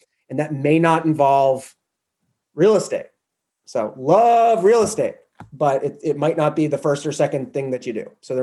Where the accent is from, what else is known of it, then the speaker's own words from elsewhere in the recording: New Hampshire, United States; I love being a private sector volunteer in my home state of New Hampshire in that regard.